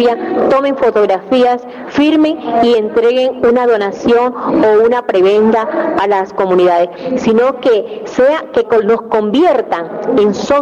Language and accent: Spanish; La Guajira, Colombia; Colombia es un palacio para todos, pero más linda es mi tierra, la Guajira.